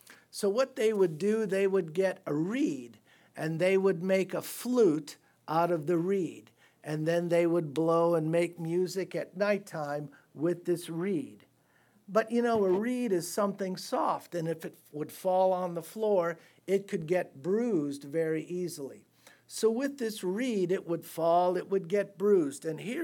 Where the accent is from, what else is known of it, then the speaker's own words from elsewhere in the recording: San Francisco, California, United States; born there; I would go home. I was born in San Francisco at a young age, and I would go home.